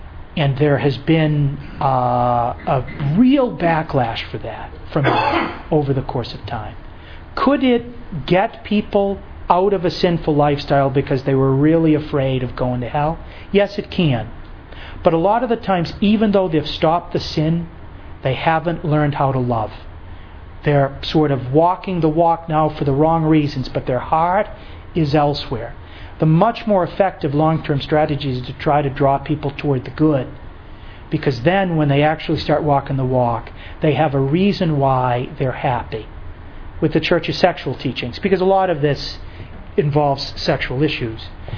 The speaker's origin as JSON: {"language": "English", "town": "Lowell", "region": "Massachusetts", "country": "United States", "tie": "born or raised there", "said": "I was from Lowell, Massachusetts, that my parents' names are this, that I'm one of four kids, that I went to Lowell High School"}